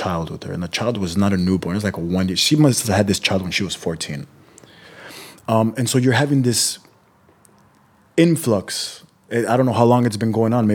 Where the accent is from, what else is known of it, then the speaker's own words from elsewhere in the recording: Imperial Beach, California, United States; I come from Southern California, and not just Southern California. I come from the most southern western tip of Southern California, which is the Imperial Beach, San Ysidro area.